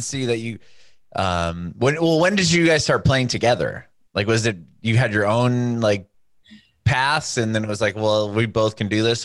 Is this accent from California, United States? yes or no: yes; San Diego, California, United States; So it's funny because I'm from San Diego and I live right by the beach too, and I didn't go a whole lot.